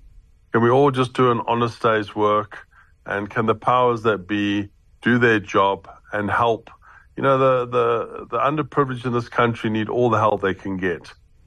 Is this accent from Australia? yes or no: no; South Africa; we're South African, we're African.